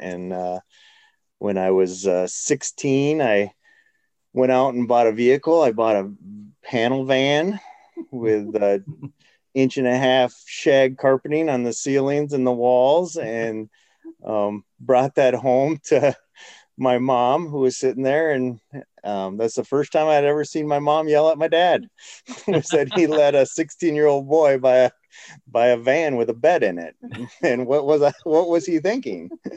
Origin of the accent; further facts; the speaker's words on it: California, United States; I grew up in Southern California to a missionary dad.